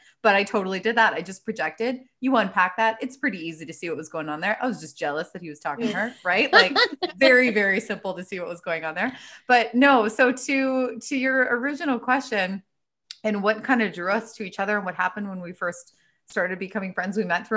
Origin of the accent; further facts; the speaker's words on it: Calgary, Alberta, Canada; I'm originally from Calgary and I had recently, like within a couple months, had just moved back to Canada from Australia.